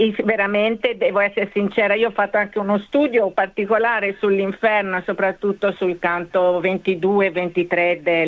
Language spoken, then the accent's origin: Italian; Viareggio, Tuscany, Italy; now in Australia; io vengo da Viareggio, quindi il carnevale...